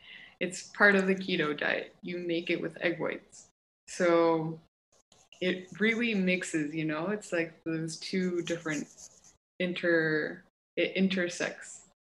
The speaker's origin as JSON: {"language": "English", "town": "Bogota", "region": "Bogotá", "country": "Colombia", "lives_now": "Montreal, Canada", "said": "My pronouns are she and her. I am from Bogota, Colombia. I'm an artist and curator"}